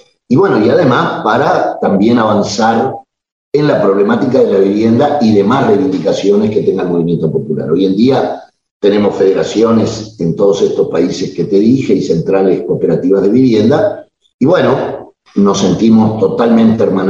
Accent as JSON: {"language": "Spanish", "country": "Uruguay", "said": "tenemos la tristeza como uruguayos de estar primeros en los índices de cantidad de presos"}